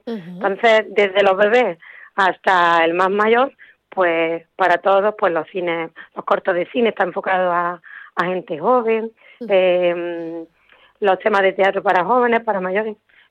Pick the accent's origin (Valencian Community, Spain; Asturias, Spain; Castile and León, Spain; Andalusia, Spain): Andalusia, Spain; Granada; vamos a conocer nuestra Granada bien como granadina.